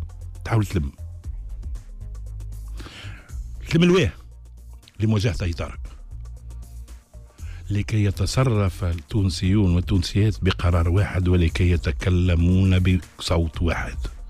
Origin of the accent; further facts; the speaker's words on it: Tunisia; منطلق انا وطني ولد البلاد هذه وانا تونسي وعندي شويه تجربه تاهلني باش نقول الكلام هذا، لاني عشرت الازمات اللي صارت في بلادنا في السياسه من منتصف السبعينات